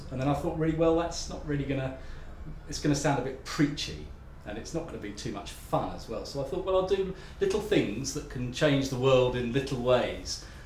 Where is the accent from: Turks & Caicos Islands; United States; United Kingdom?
United Kingdom; Bristol, South West England; I'm from Bristol, and I'm 52.